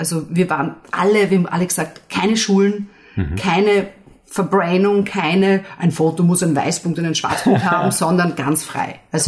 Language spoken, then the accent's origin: German; Upper Austria, Austria; Ich komme aus dem Innviertel.